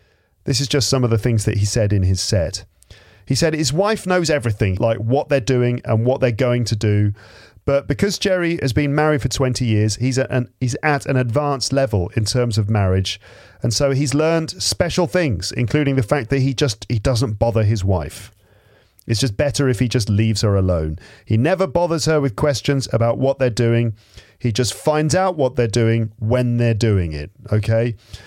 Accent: England, United Kingdom; And then he said, where are you from, sir? And I said, I'm from England.

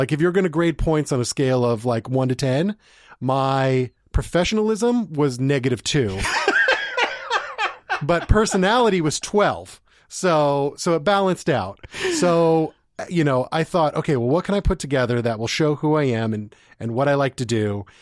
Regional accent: Portland, Oregon, United States; So I was applying to a couple places here in Portland. I'm originally from Portland

